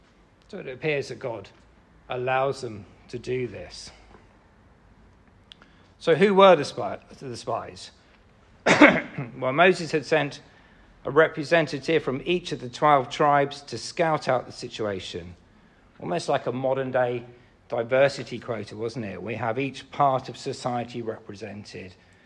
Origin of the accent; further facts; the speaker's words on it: Romsey, South East England, United Kingdom; So when I was a young boy growing up in Romsey Elam Pentecostal Church, and I think that explains quite a lot, doesn't it?